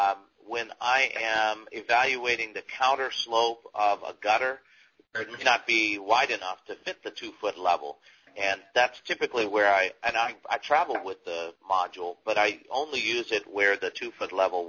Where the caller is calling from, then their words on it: Hawaii, United States; because I'm calling in from Hawaii today as well.